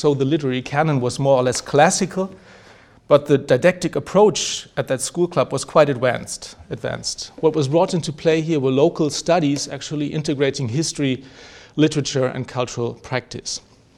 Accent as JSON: {"language": "English", "region": "Bremen", "country": "Germany", "tie": "born or raised there", "second_language": "English", "said": "I was born in 1970 in Bremen, a city-state roughly 100 kilometers from Hamburg and 50 kilometers from the North Sea, and thus north by any definition. But when I grew up there in the 1970s, no one I knew spoke Low German"}